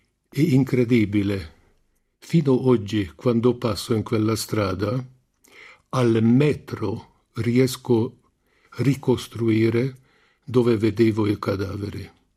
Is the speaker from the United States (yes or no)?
no; Hungary; Italian is a second language; Essendo ungherese, subito dappertutto ognuno raccontava i suoi ricordi di 56 ai profughi dell'epoca.